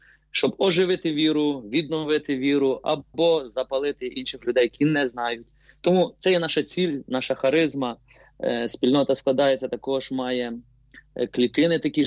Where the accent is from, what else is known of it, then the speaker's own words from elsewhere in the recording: Ulychne, Lviv Oblast, Ukraine; Походжу з Галичини, Дрогобицький район, село Уличне. Це і моє рідне село, яке я дуже люблю. І Галичину дуже люблю.